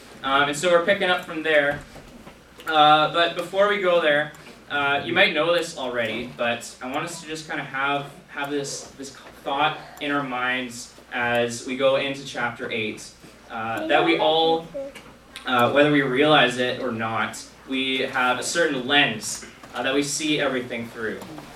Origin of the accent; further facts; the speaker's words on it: Langley, British Columbia, Canada; I'm actually from Langley, which is, like, quite a big, well, compared to this, it's quite a big city.